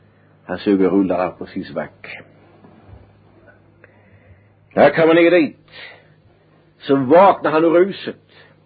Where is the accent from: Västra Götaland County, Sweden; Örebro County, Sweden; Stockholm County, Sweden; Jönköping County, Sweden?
Jönköping County, Sweden; Huskvarna; born there; jag var född i Huskvarna i Småland.